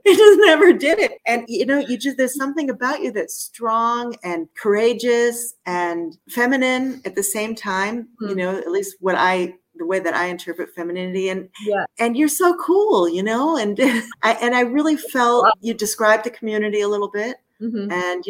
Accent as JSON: {"language": "English", "town": "Detroit", "region": "Michigan", "country": "United States", "tie": "born or raised there", "moved": "as an adult", "lives_now": "Jerusalem, Israel", "said": "I came when I was 18. So, yeah. And I grew up in Detroit."}